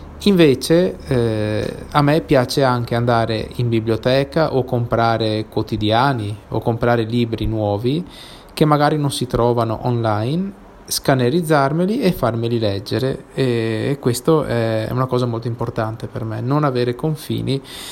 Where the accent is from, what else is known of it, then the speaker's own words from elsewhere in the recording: Mestre, Veneto, Italy; sono da Mestre